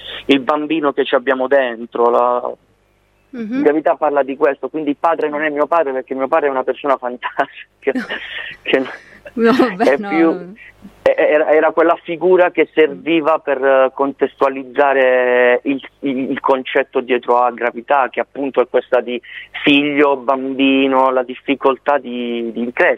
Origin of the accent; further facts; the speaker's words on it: Cerignola, Apulia, Italy; Io sono pugliese, Canosa è un paese vicino il mio paese che è Cerignola.